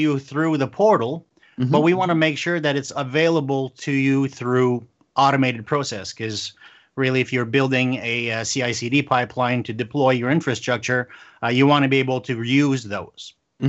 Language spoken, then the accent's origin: English; Canada; I am a Canadian